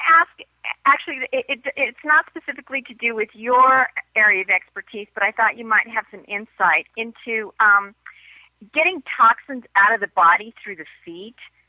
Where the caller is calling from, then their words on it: Boulder, Colorado, United States; I'm calling from Boulder, Colorado.